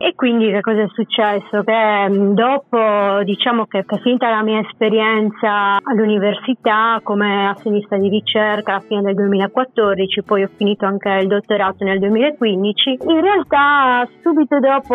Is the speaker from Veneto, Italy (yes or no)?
no; Cagliari, Sardinia, Italy; pur essendo nata e cresciuta a Cagliari mi sento proprio sarda. Sicuramente mi sento anche cagliaritana, però ecco, mi sento molto sarda anche relativamente a tutta la Sardegna